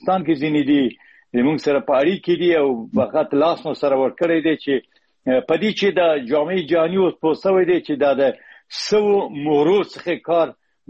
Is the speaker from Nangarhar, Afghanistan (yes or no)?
no; Herat, Afghanistan; born there; په هرات کې پیدا شوی یم.